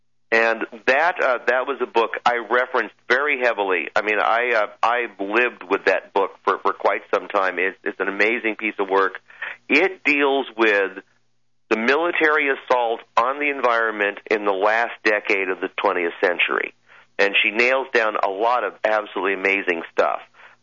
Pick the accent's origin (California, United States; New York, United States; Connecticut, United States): California, United States; No. I grew up in Southern California. I beg to differ, dear.